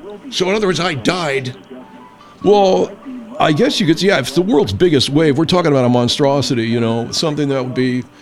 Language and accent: English; Temple City, California, United States; It's Canoga Park, and I call it Canoga City because it sounds better than Canoga Park, but also that I'm from Temple City.